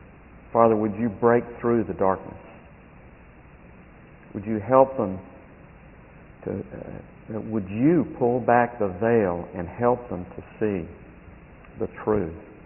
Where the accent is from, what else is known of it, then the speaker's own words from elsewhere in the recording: North Carolina, United States; I grew up in North Carolina, a little tiny grocery store.